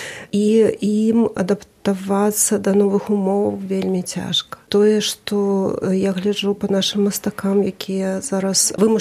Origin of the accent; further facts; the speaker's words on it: Brest, Brest Region, Belarus; now in Białystok, Poland; Брэст весь у каштанах. Я з Брэста.